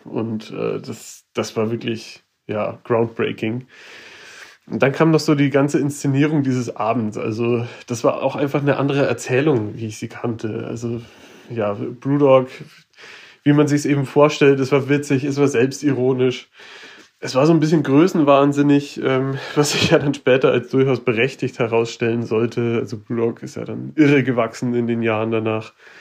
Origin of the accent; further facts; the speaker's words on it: Bavaria, Germany; ich komme aus Oberfranken, bin dort aufgewachsen und halt auch genau in einem dieser Landstriche, wo wirklich in jedem Dorf eine Brauerei steht. Und da bin ich natürlich mit einer großen Vielfalt aufgewachsen.